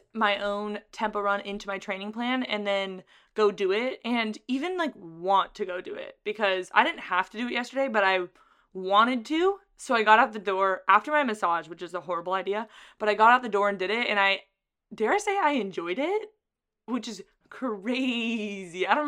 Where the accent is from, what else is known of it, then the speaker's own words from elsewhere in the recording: Carlsbad, California, United States; April 2nd is the Carlsbad 5000. It's a big 5K. It's pretty flat. It's in my hometown.